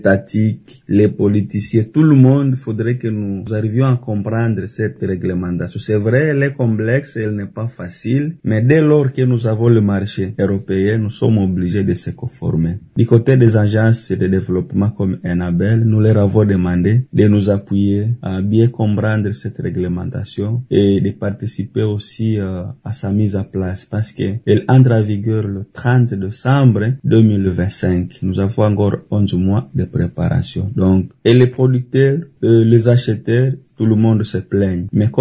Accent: DR Congo; chez nous en RDC, il y a quand même une mauvaise compréhension de la loi

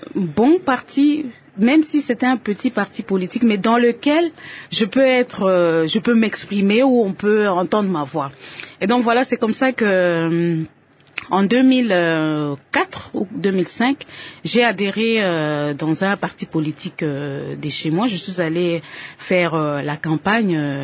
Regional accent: Rutshuru, North Kivu, DR Congo; Donc, mes parents moi-même, je suis originaire de Rutshuru.

